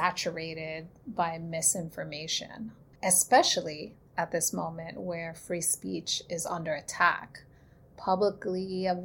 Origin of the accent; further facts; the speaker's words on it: Puerto Rico; I'm from Puerto Rico, known as Boricua